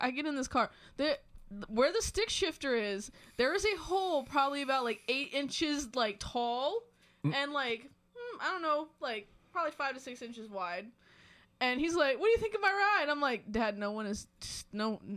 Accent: Maryland, United States; So to be fair, I'm from Maryland, and we do that shit all the time.

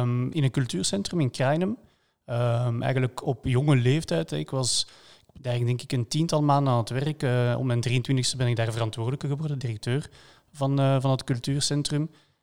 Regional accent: Flemish Brabant, Belgium; also born or lived in Brussels; ik ben 38 jaar. Ik ben opgegroeid in de Druivenstreek. Maar eigenlijk na mijn studies aan de VUB, communicatiewetenschappen, beland in Brussel. Ook heel lang in Brussel gewoond.

